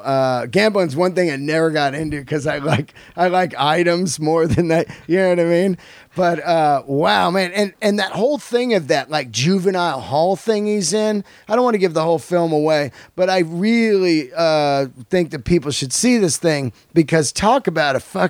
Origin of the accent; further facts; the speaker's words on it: San Francisco, California, United States; 80s AIDS was incredible. I grew up in San Fran, the Bay Area.